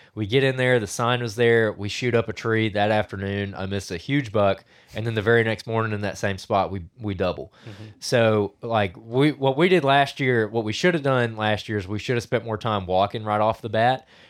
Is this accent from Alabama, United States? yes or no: yes; Alabama, United States; I'm from North Alabama, and I have only hunted the mountains.